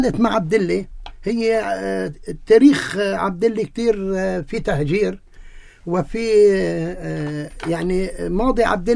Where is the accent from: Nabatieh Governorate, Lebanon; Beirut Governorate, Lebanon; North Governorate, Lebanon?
North Governorate, Lebanon; Abdallah; نحن متشبثين بارضنا، وخاصه نحن بعبد الله متشبثين بضيعتنا